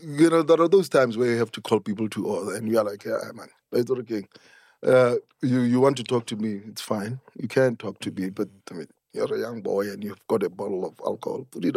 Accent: Soweto, Gauteng, South Africa; growing up in Soweto made me who I am today.

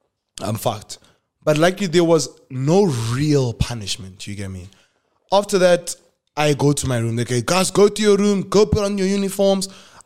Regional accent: Polokwane, Limpopo, South Africa; Then he goes, yo, so where are you from, dog? Like, what's like? I'm like, oh, I'm from Polokwane. I'm like, oh, he's like, oh, I'm from Limpopo too.

